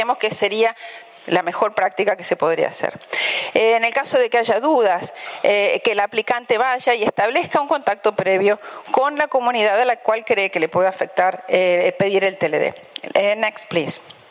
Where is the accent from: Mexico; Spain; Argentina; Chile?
Argentina; pequeña localidad del norte de Argentina que se llama Berlín. Cosa que yo no sabía. No tenía idea que en mi país había una ciudad pequeña que se llamaba Berlín.